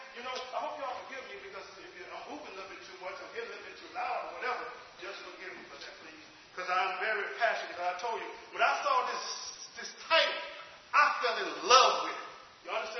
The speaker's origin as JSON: {"language": "English", "region": "Louisiana", "country": "United States", "said": "I come from the South. So from Louisiana, we have crawfish."}